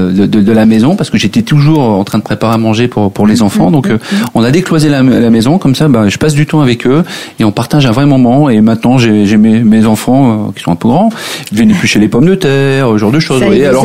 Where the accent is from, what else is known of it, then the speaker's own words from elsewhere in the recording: Hauts-de-France, France; Donc, je suis originaire du Nord